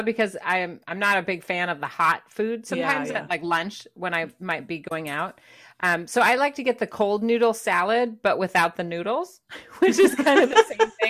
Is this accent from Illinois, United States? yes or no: no; Detroit, Michigan, United States; I'm from Detroit. We have a Greek town I grew up eating a lot of Greek food in Michigan.